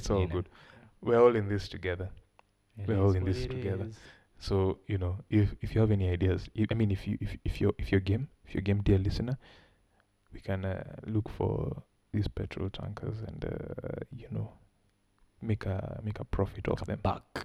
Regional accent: Kenya; Yes, I am from Kenya.

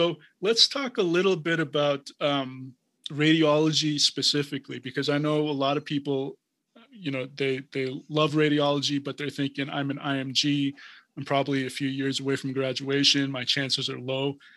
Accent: United States; I'm coming from the States where, number one, everything's multiple choice.

